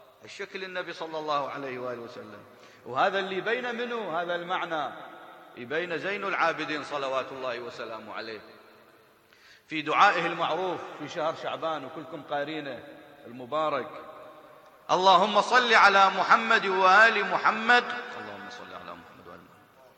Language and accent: Arabic; Iraq